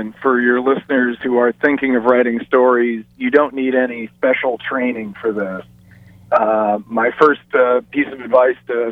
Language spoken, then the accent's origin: English; Chicago, Illinois, United States; moved away as an adult; now in San Francisco, United States; I grew up in Chicago. I got a degree in accounting from the University of Illinois, moved to California to go to law school here in Berkeley.